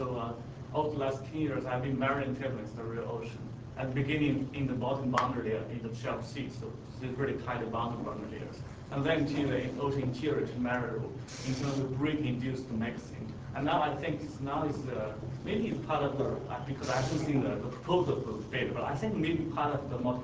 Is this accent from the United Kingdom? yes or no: no; China; I'm from China. I'm a field oceanographer.